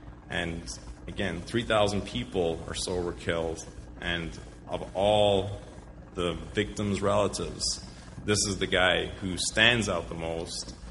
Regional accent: Ireland; Growing up in Ireland, during from the 1970s through the 1990s

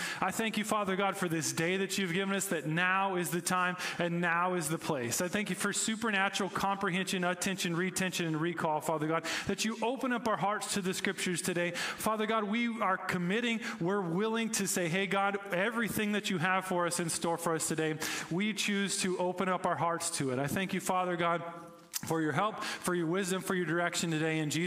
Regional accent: Oklahoma, United States; When I was a kid, I was growing up in Oklahoma

